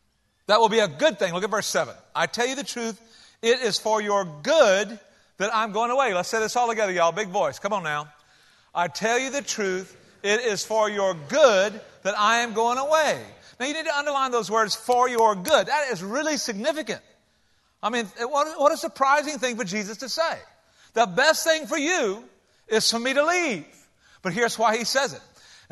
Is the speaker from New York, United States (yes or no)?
no; Georgia, United States; and since we're from Georgia, we'll start at the back and work our way forward, all right?